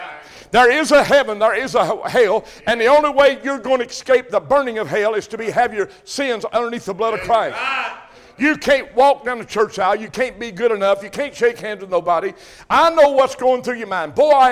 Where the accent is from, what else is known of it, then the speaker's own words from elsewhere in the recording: Crab Orchard, United States; But they knew me when I was born and raised in Crab Orchard.